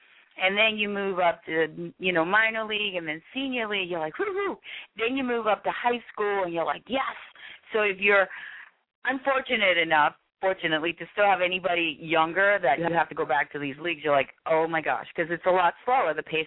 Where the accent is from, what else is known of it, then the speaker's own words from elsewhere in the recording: East Coast, United States; And I'm from the East Coast